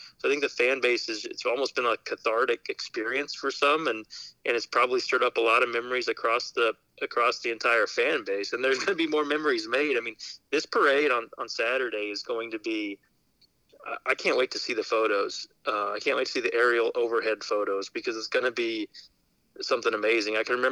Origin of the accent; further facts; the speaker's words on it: Sedalia, Missouri, United States; I didn't watch hockey growing up. I grew up in Sedalia, Missouri. You know, we didn't really have a big hockey following of the Blues.